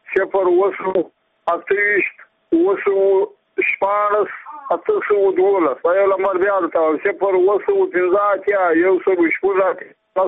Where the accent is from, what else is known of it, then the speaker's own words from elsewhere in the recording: Badghis, Afghanistan; زه په خپله د بادغیس ولایت یم د مقر د ولسوالۍ یم او د اندړو د کلي یم.